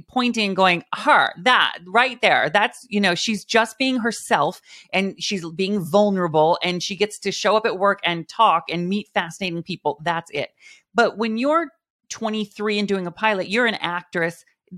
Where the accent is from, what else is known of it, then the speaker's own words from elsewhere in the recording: Mount Vernon, Washington, United States; Little farm town in Washington State, above Seattle, right under Vancouver, British Columbia, Mount Vernon, Washington.